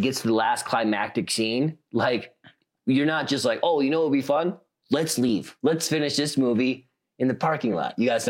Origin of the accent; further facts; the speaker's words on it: South Dakota, United States; I've got a buddy on the Platte River here, but I grew up in South Dakota just doing sloughs and stuff early morning.